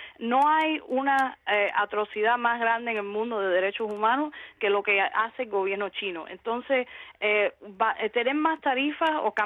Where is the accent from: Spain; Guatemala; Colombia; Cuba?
Cuba; siendo disidente cubano